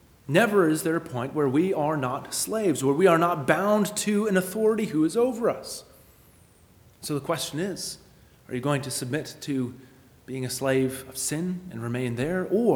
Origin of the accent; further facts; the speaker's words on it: United States; The best we typically do as Americans, and by the way, I love being an American. I delight to be an American.